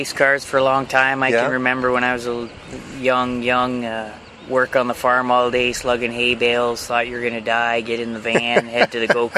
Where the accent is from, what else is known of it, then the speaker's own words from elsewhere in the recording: Haldimand, Ontario, Canada; I grew up farming down in Haldimand, so farming's always been in my blood.